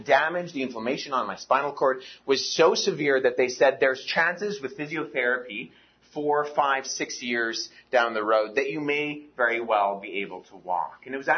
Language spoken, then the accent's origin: English; Jordan; also born or lived in Pakistan / Canada; I grew up as a missionary kid. I was born in Pakistan and spent a portion of my childhood in Jordan.